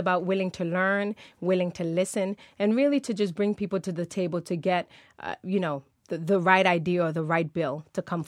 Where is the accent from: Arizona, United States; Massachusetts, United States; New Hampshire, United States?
Massachusetts, United States; Boston; You know, I'm a native Bostonian. I'm born and raised in Dorchester, from Upham's Corner to Lower Mills